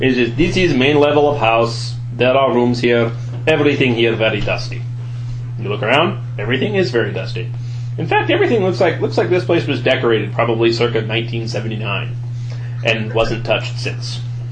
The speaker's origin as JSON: {"language": "English", "country": "Ukraine", "tie": "born or raised there", "said": "Growing up in Ukraine does that."}